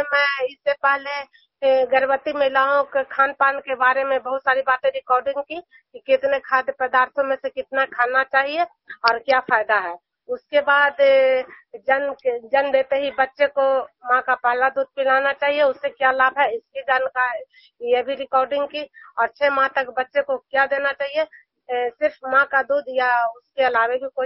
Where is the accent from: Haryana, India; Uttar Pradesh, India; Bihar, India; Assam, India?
Bihar, India; Juniyar; मैं नालंदा जिला हिस्सा प्रखंड और जुनियार गांव के निवासी हूं